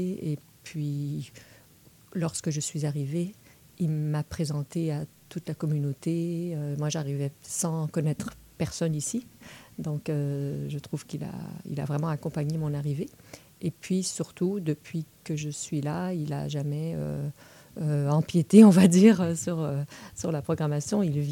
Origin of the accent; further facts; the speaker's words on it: Quebec, Canada; Je suis québécoise.